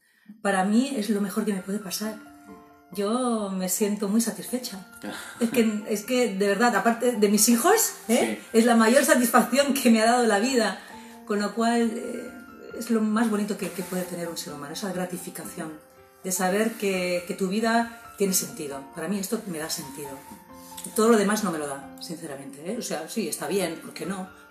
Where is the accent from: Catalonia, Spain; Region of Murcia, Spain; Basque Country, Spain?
Catalonia, Spain; Sabadell; la ciudad de la que yo soy, de Cataluña, que se llama Sabadell.